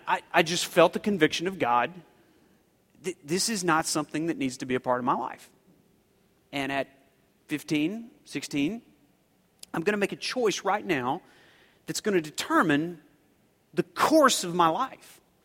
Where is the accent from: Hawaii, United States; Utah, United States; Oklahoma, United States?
Oklahoma, United States; And I told you I was growing up in Oklahoma, and you know there was country music involved